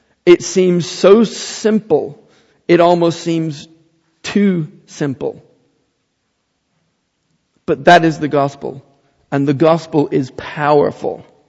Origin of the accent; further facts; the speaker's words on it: England, United Kingdom; When I grew up in England, my parents and I and my family went to a small church of probably about 40 people. It was a church called Bethel.